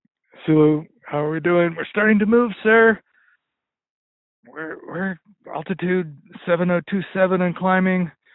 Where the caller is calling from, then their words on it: Butte, Montana, United States; I'm calling from Butte, Montana.